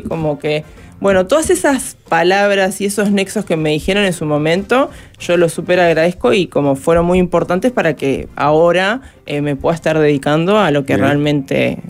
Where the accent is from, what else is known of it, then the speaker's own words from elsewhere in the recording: Uruguay; Y yo como uruguaya